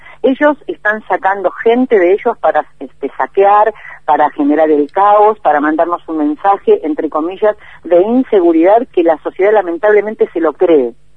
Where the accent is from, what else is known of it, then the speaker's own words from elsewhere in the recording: Argentina; los que estamos tremendamente inseguros somos el pueblo argentino en su conjunto